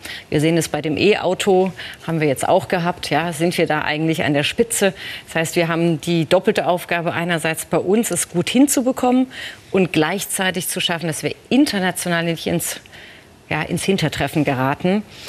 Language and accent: German; Heidelberg, Baden-Württemberg, Germany; Ich komme aus Heidelberg, hat eine große Basketballtradition